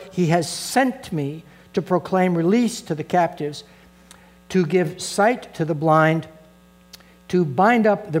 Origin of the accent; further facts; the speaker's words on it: Colorado Springs, Colorado, United States; I grew up in Colorado Springs and went all through public schools and Cheyenne High School.